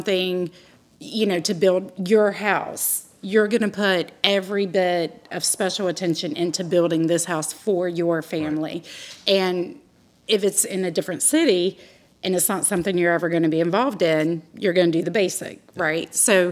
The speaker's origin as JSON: {"language": "English", "town": "New Bern", "region": "North Carolina", "country": "United States", "tie": "born or raised there", "said": "So, being myself born and raised in New Bern, and I think we all kind of go through that."}